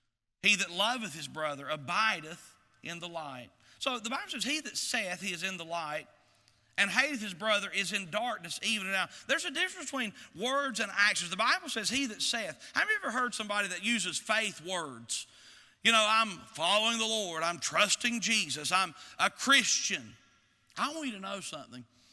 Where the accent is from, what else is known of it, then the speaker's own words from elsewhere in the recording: Chilhowie, Virginia, United States; I grew up in Chilhowee, Virginia, and we're country, and I'm a country bumpkin, and how many of you think I've got an accent?